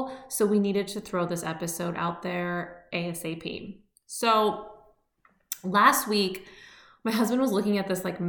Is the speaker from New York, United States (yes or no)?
no; California, United States; I'm going to use California as the example because I'm from California, so I know very well what the vibe is, right?